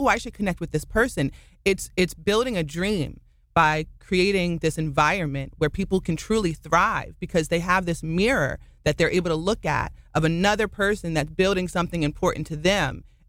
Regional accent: Maryland, United States; also born or lived in District of Columbia; So my background, I was born and raised in Maryland, so I was raised in the District of Columbia, that area. I started in the workforce at 18.

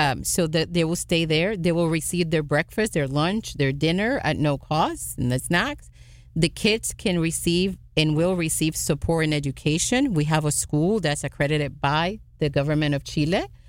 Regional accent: Puerto Rico; and to be honest with you, I am from Puerto Rico.

